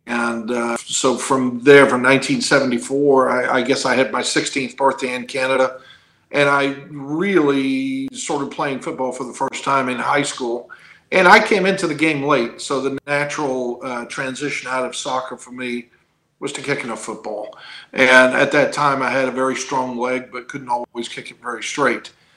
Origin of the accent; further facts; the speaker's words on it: Stockport, North West England, United Kingdom; Well, actually, I grew up outside of Manchester, a little town called Stockport.